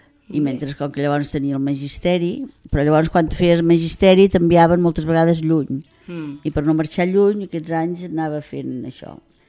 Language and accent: Catalan; Tarragona, Catalonia, Spain; born there; A Tarragona. Tarragona capital.